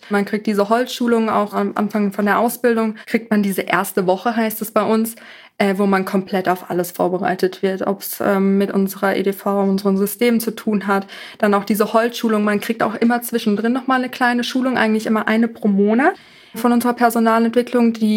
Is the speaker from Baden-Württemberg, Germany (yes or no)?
yes; Bühl, Baden-Württemberg, Germany; Aus Bühl, das ist bei Baden-Baden so ungefähr 100, 120 Kilometer weiter weg.